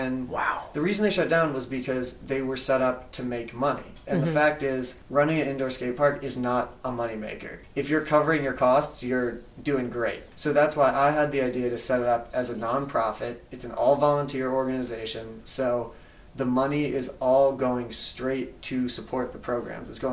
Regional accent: Ewing, New Jersey, United States; So I grew up in Ewing

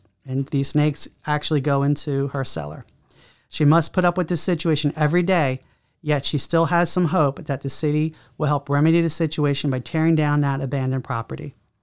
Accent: Trenton, New Jersey, United States; I'm running for North Ward City Council here in my hometown of Trenton, New Jersey.

